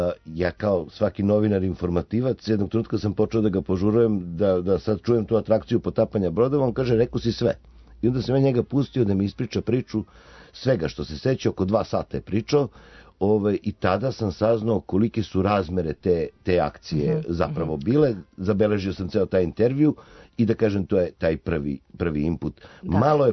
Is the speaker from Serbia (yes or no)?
yes; Zaječar, Southern and Eastern Serbia, Serbia; Ja sam rođen u Zaječaru i živeo sam u to vreme, pa i sada tamo.